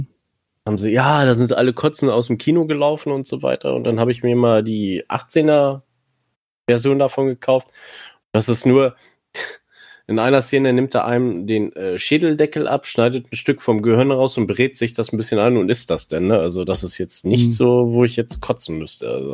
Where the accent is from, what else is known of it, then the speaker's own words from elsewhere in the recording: Lower Saxony, Germany; ich komme aus der Nähe von Hannover.